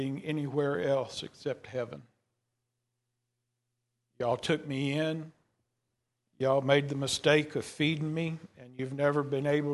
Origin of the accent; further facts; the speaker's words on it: Texas, United States; My great uncle was pastor at Truett Chapel Baptist Church, where I grew up in East Texas.